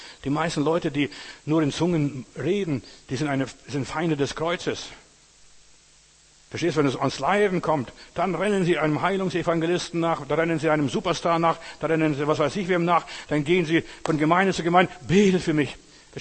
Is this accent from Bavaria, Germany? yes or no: no; Berlin, Germany; erzähle so als Berliner, was alles los ist